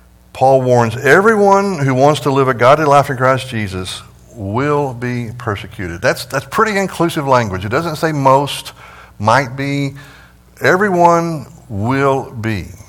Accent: United States; If I'd been raised in China, I would know that this is a life-threatening decision I'm making. But I was raised in America, one nation under God

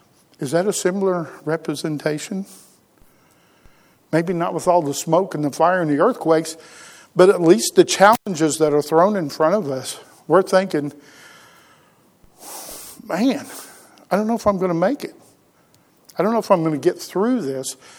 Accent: Oklahoma, United States; Now, I'm a guy from Oklahoma, and I know the ground's not supposed to move like that at all.

